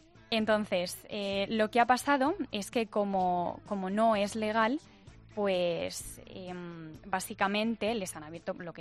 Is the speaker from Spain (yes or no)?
yes; Madrid, Community of Madrid, Spain; yo que soy de Madrid, pues si voy, me sale más barato acampar con mis amigos